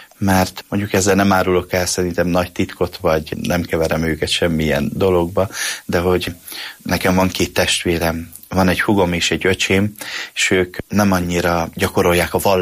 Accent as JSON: {"language": "Hungarian", "town": "Mád", "region": "Borsod-Abaúj-Zemplén", "country": "Hungary", "said": "én egy hegyaljai kis faluból származom, amelynek a neve Mád községe"}